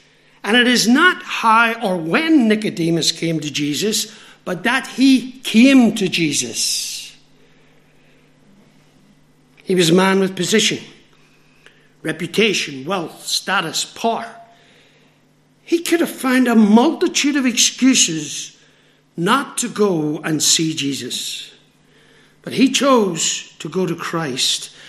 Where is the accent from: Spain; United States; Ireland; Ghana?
Ireland; Now, I'm an Irishman, so I struggle in the sense that we don't have any snakes, so we didn't grow up being worried about them or concerned about them.